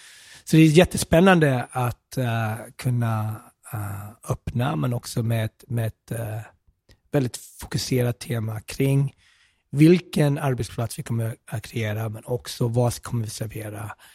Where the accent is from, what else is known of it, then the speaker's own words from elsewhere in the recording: Smögen, Västra Götaland County, Sweden; Smögen, havet där jag kommer ifrån, där jag växte upp på somrarna